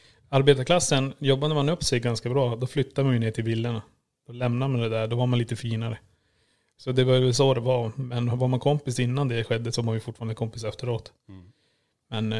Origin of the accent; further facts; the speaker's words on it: Kiruna, Norrbotten County, Sweden; vi var ju lompisbarn. Vi bodde, vad ska man säga, var är den fattigare delen? i Kiruna.